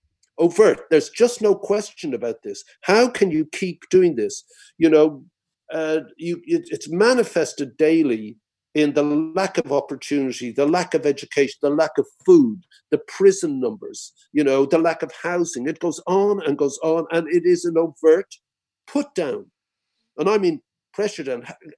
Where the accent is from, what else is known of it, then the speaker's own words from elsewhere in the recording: Ireland; And I say that as an Irish person who over the last 12 years have enacted the greatest social and cultural revolution in Western Europe in our time